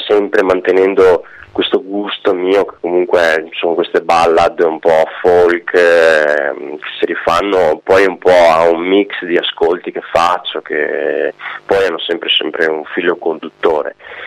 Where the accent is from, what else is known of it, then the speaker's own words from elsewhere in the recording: Padua, Veneto, Italy; Diciamo che appunto io sono un padovano